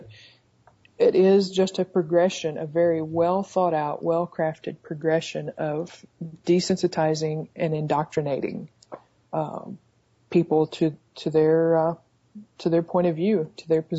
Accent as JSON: {"language": "English", "region": "the South", "country": "United States", "tie": "born or raised there", "said": "I was born in America, in the South, to Christian parents who were very conservative. So guess what I grew up to be? I grew up to be a person still living in the South"}